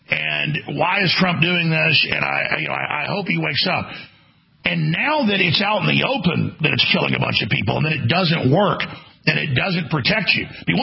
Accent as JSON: {"language": "English", "region": "Texas", "country": "United States", "said": "That's why I'm a Texan. I'm an American."}